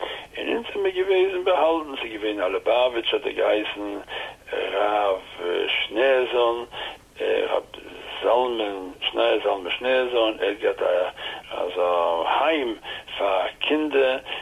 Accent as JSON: {"language": "German", "town": "Antwerp", "region": "Flanders", "country": "Belgium", "tie": "born there", "said": "Ich bin geboren in 1937, 3 Jahre vor dem Krieg, bin ich geboren in Antwerpen. Meine Eltern sind gekommen von Polen, meine Tat ist von Ruhe gekommen von Russisch-Polen, Kongress-Polen."}